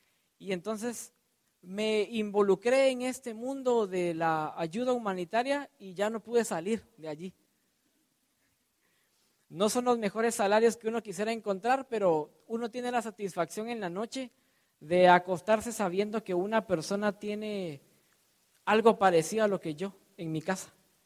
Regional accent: Guatemala; Yo vengo de Centroamérica, de Guatemala, quizá tenga algunos paisanos por aquí.

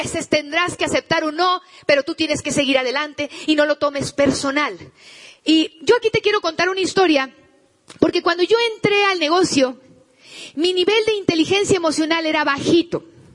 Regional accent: Guasave, Sinaloa, Mexico; also born or lived in Culiacán; en Guasave, donde yo nací en Culiacán, pero ya vivíamos en Guasave, Sinaloa

